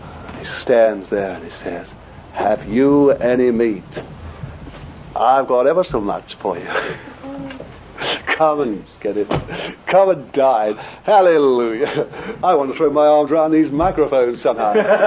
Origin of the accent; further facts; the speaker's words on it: London, United Kingdom; born there; now in -; but I was born in Bethnal Green. I don't know what that's equivalent of Manhattan or somewhere like that. Bronx. That's about the equivalent. That's where I was born.